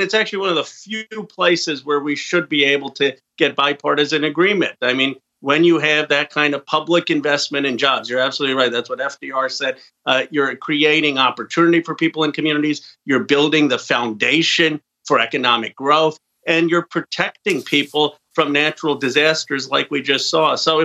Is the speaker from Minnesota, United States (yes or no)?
no; California, United States; The governor of California, my home state, Gavin Newsom, he didn't take a shot at Texas.